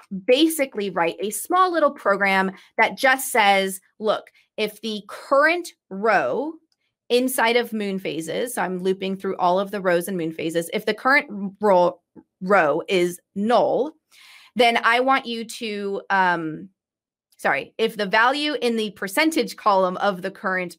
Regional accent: San Diego, California, United States; now in Redmond, United States; I am currently in Redmond, but I was born and raised in San Diego

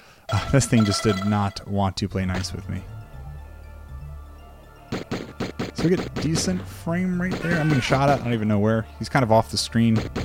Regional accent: New York, United States; Foreshadowing for New York in the future. My hometown.

